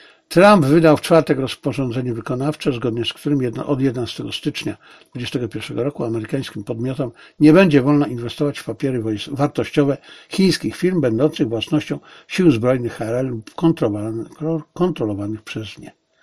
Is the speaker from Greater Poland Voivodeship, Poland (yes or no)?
no; Zabrze, Silesian Voivodeship, Poland; born there; Mimo tego, że urodziłem się w mieście, które 5 lat przed moim urodzeniem było jeszcze miastem niemieckim.